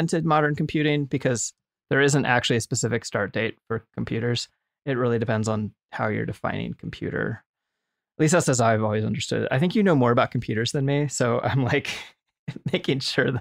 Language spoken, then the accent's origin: English; United States; just as a white American of Irish descent, I'm legally required to make fun of England every chance I can